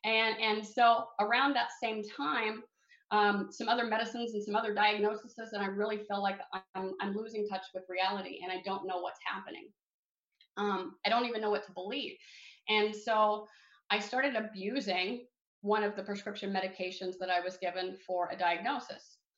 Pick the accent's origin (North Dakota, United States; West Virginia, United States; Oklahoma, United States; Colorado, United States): Oklahoma, United States; I'm born and raised in Oklahoma. And so I was in Oklahoma and they would send me this little detox.